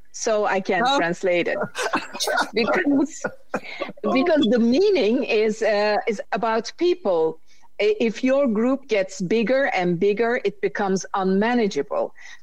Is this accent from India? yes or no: no; Turkey; now in Netherlands; I'm from Turkey, I'm Turkish, and I'm living approximately 20 years in the Netherlands. So I have a multi-language life.